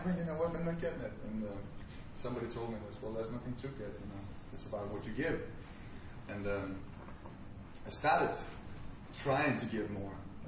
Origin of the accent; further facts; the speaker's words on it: Copenhagen, Capital Region of Denmark, Denmark; English is a second language; I'm an alcoholic. I'm from Copenhagen, Denmark.